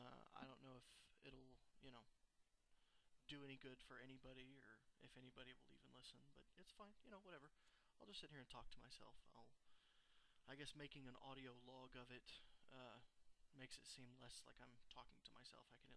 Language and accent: English; Texas, United States; I'm from Texas, which doesn't really excuse much